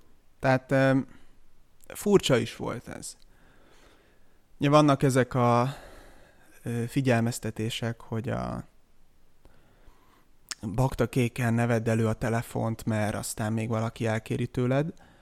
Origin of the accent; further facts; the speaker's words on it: Budapest, Hungary; annak ellenére, hogy én Budapesten nőttem föl, voltak ilyen élményeim